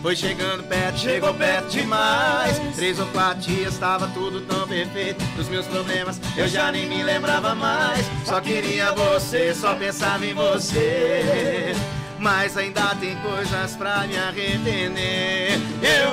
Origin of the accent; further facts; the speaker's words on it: Rio de Janeiro, Brazil; Ah, a gente é bem do interiorzão, eles falam que é fluminense.